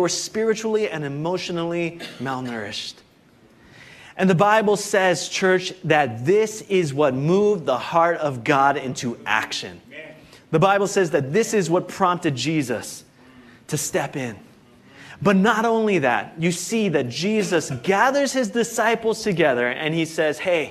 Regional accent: Hawaii, United States; But, you know, growing up in Hawaii, I really didn't know what sheep were like.

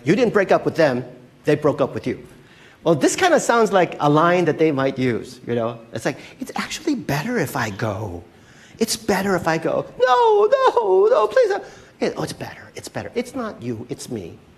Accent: Philippines; Why? Because I'm Filipino.

